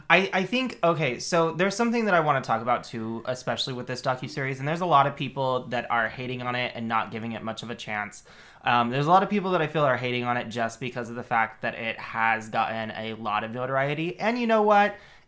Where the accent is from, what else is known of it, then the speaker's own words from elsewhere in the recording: Grand Junction, Colorado, United States; Maybe we don't all do, but we do because we're from Grand Junction.